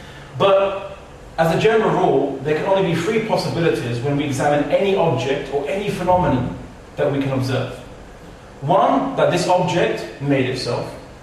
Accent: Portugal

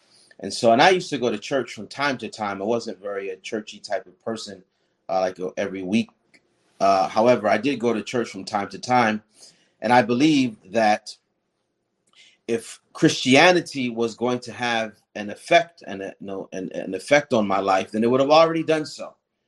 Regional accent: Pleasantville, New Jersey, United States; also born or lived in Somers Point; I was born in Atlantic County in New Jersey, a place called Summers Point. I grew up in between Atlantic City and Pleasantville, New Jersey.

